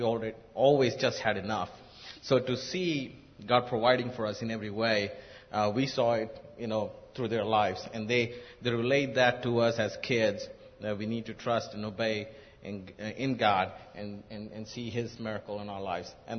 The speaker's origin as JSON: {"language": "English", "country": "India", "lives_now": "United States", "said": "I'm from India"}